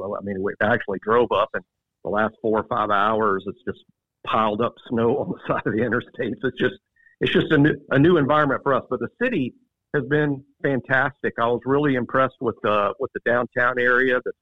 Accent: Alabama, United States; I'm from Alabama. It sort of gets cold in Alabama, but this is big.

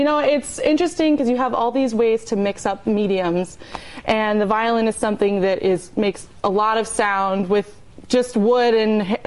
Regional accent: Dallas, Texas, United States; And Dallas.

